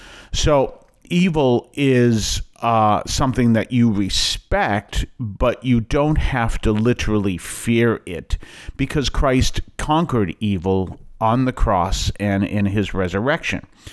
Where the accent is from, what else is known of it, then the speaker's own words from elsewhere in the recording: New England, United States; Only because I grew up here. I grew up here in New England.